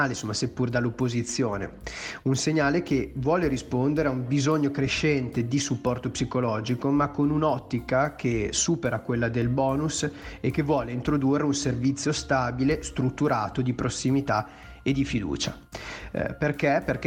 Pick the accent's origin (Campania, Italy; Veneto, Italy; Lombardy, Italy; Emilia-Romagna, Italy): Lombardy, Italy; Bergamo; Forse sarà perché sono bergamasco